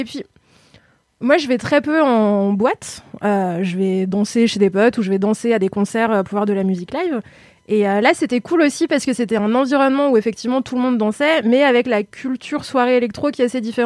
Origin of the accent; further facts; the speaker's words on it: Lyon, Auvergne-Rhône-Alpes, France; je suis lyonnaise, on dit Ron.